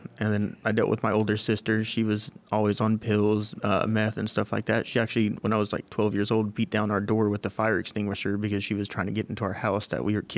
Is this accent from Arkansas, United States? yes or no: yes; Arkansas, United States; He wanted me to go to Missouri, because I'm from Arkansas